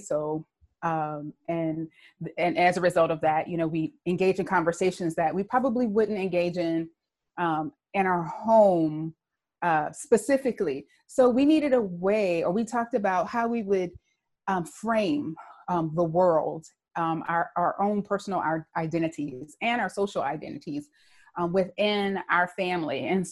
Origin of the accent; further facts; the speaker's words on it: the South, United States; I inherited a particular set of tools to navigate as an African-American girl, you know, growing up in the South.